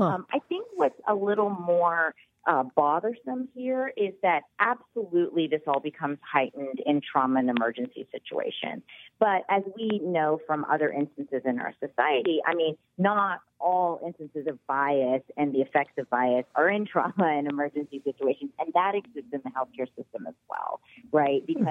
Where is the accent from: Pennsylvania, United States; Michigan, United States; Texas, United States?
Texas, United States; So Texas, which is my home state, has the highest rate of maternal mortality in the developed world, actually.